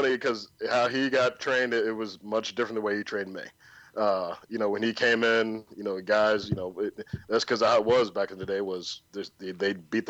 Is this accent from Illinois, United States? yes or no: no; St. Louis, Missouri, United States; I'm from St. Louis area, born and raised.